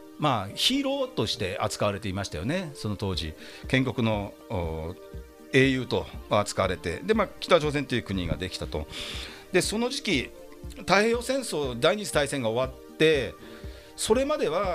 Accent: Yokohama, Kanagawa, Japan; 私の地元の鶴見、横浜市の鶴見区です。

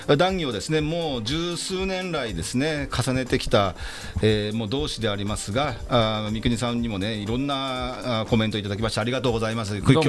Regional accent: Yokohama, Kanagawa, Japan; がお届けしております、

